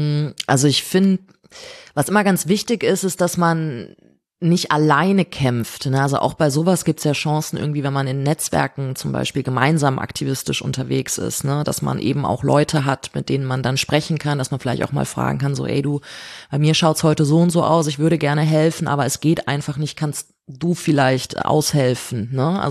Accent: North Rhine-Westphalia, Germany; Die lebt noch in meiner Heimat im Kölner Umland.

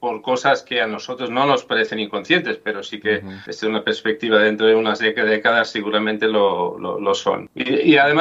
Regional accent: Germany; Spanish is a second language; De hecho, yo soy alemán

